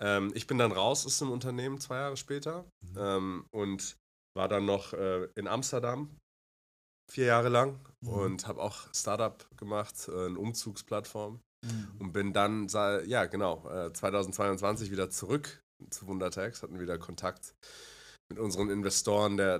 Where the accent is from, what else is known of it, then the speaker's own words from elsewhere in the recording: Hong Kong; moved away as an adult; now in Germany; Ursprünglich komme ich aus Hongkong. Meine Mutter ist aber aus Taiwan, mein Vater Deutscher. Deshalb war ich da auf der deutschen Schule in Hongkong für, also internationale Schule, bis ich 18 war. Also ich bin mit 18 dann nach Deutschland gekommen